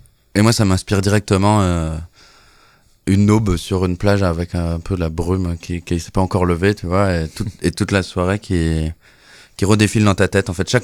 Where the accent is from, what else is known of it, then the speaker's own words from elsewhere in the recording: Lille, Hauts-de-France, France; En fait, on vient tous les deux de Lille à la base.